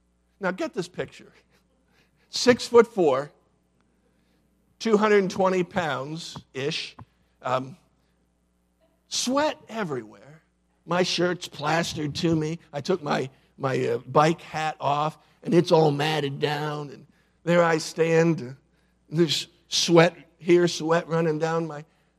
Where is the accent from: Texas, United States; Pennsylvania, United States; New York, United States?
Pennsylvania, United States; Williamsport; I took a bike ride from Pittsburgh to my hometown of Williamsport.